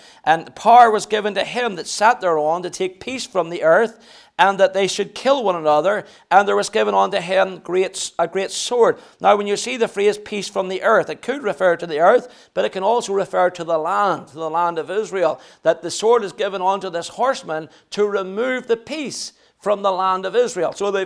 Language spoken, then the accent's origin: English; Belfast, Northern Ireland, United Kingdom; You know, I come from Northern Ireland, and our city in Belfast